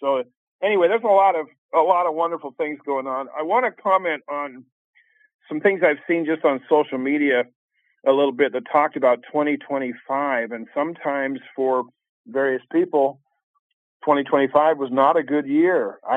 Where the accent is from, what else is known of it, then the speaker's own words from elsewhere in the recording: Utah, United States; now in Washington, United States; and I was raised in Utah as a conservative Republican, and I don't talk politics on this show very much, because I've been in D.C. for 36 years